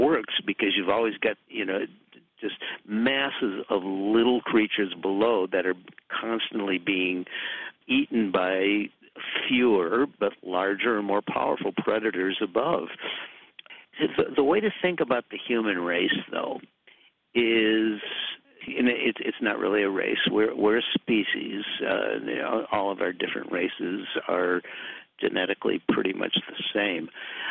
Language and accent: English; Minneapolis, Minnesota, United States; a modern bridge in my hometown of Minneapolis, in the interstate highway system that crossed the Mississippi River, collapsed